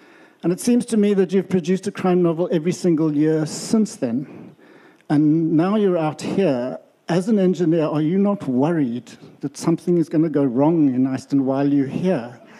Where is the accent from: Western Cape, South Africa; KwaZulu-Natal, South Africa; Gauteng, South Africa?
Western Cape, South Africa; Glencairn; I would just like to start by saying I come from Glencairn on the south part of the peninsula